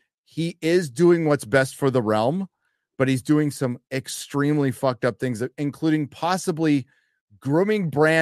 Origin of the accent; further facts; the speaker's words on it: San Diego, California, United States; And the Padres and I were born the same year. And I'm from San Diego. And it's the only team that's still in San Diego.